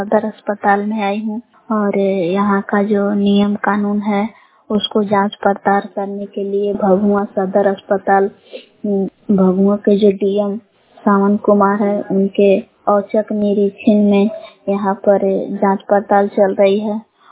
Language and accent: Hindi; Belaw, Bihar, India; ग्राम बेलान जिला कैमूर भगवान के निवासी हूँ।